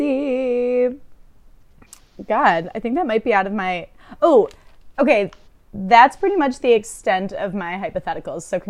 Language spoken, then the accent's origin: English; Highland Park, Illinois, United States; I grew up in Highland Park, Illinois.